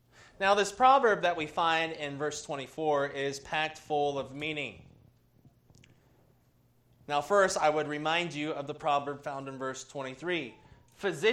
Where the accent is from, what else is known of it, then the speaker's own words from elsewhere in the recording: Ohio, United States; But I am from Ohio, so we loved LeBron James because finally Cleveland was a good basketball team.